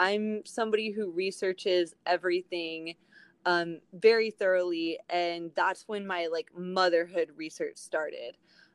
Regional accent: Texas, United States; And we are from Texas. So we are sort of displaced from our regular home

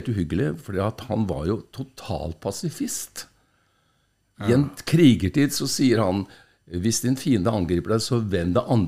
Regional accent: Østfold, Norway; Det er alltid fascinert meg at jeg kommer fra Østfold, og i Østfold så var det mye snø, liksom.

